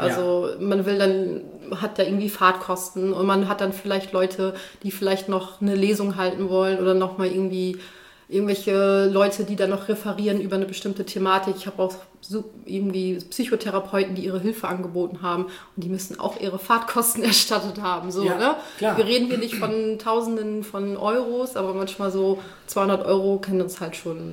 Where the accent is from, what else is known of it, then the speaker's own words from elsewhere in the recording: Goldenstedt, Lower Saxony, Germany; Ja, meine Eltern sind Gastronomen in Goldenstedt und ich bin quasi in der Gastro aufgewachsen.